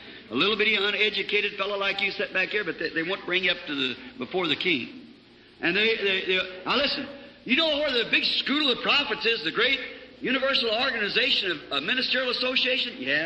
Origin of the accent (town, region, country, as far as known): Ireland